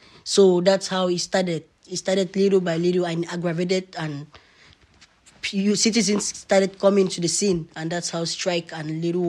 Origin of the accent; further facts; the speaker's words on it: Cameroon; I'm from Cameroon. Cameroon is from the central part of Africa.